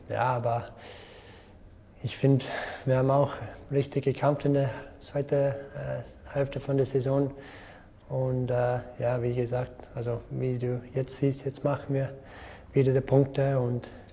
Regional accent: Canada; German is a second language; Ja, es ist unglaublich für uns oder für mein Land.

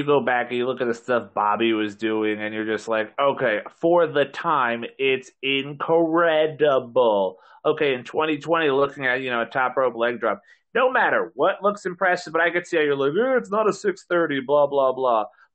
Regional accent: Northeast, United States; Whereas in contrast to the Hart Foundation and us growing up in the Northeast

